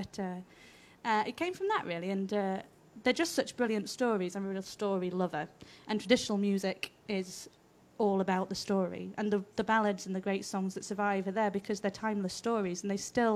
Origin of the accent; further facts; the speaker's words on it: Edale, East Midlands, United Kingdom; now in Edinburgh, United Kingdom; I live in Edinburgh, yep. I'm from Edale in the Peak District, and I'm still there quite a lot of my time, but I'm also based up here in Edinburgh